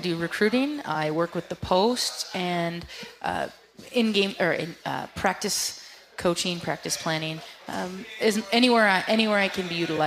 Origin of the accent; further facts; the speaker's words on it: Leavenworth, Washington, United States; Yep, I'm from Leavenworth, Washington, and so this is familiar territory for me.